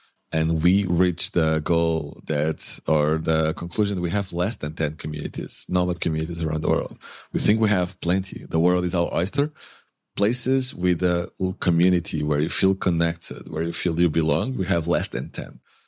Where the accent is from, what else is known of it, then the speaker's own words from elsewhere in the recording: Lisbon, Portugal; moved away as an adult; so I'm from Lisbon. I left Lisbon when I was 19. I kept moving from place to place as a student and as a worker.